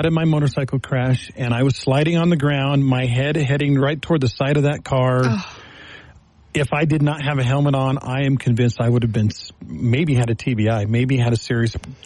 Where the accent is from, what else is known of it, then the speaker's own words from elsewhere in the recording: Texas, United States; I grew up in Texas where the church that I belonged to was not prevalent.